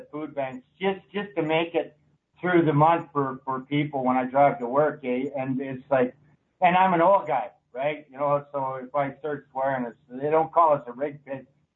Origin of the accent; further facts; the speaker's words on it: Alberta, Canada; I'm from Canada here, Alberta.